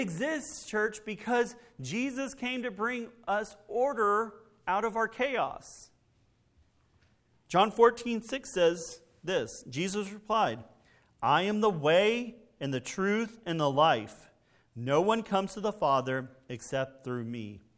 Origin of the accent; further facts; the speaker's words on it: Texas, United States; Growing up in Texas, we would sometimes go to Dallas.